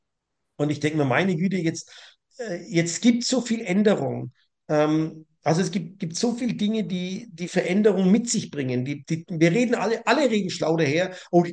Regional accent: Rothenburg, Bavaria, Germany; born there; Also ich bin zwar ein gebürtiger Rodenburger, habe aber nie mitgemacht

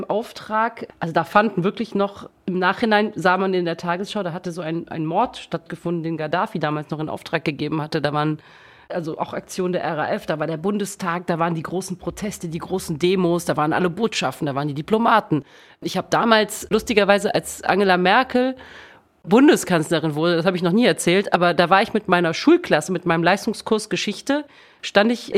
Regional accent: France; German is a second language; darf man als Französin beide Pässe haben.

